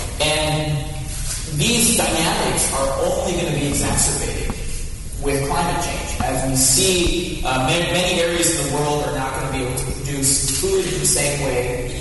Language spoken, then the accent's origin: English; Texas, United States; and for myself growing up in Texas